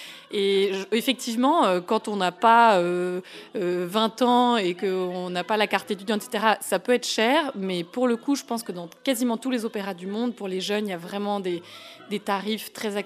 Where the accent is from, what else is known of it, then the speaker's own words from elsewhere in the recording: Paris, Île-de-France, France; parce que je suis parisienne.